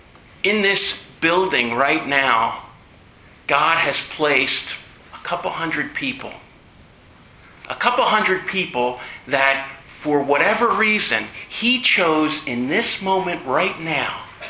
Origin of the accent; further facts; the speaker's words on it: United States; Something of which I'm proud because I'm an American.